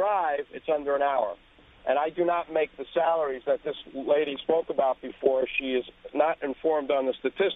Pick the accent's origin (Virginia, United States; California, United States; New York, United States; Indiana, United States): New York, United States; Brooklyn; I am from Brooklyn. I'm from Sheepshead Bay. I'm a third-generation resident